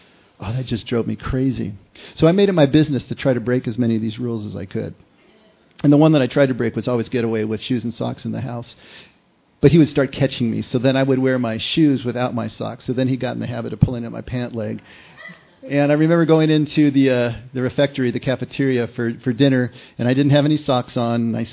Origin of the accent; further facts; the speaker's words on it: California, United States; I was from Southern California.